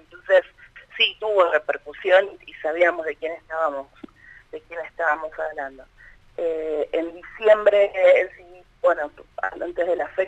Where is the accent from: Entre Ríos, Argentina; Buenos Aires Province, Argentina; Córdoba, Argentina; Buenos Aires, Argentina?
Entre Ríos, Argentina; Gualeguaychú; a mí me llama mucho la atención, yo soy de Gualeguaychú.